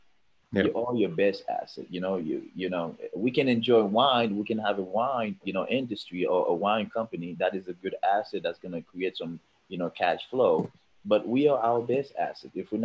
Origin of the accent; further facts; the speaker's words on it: Haiti; I'm from Haiti.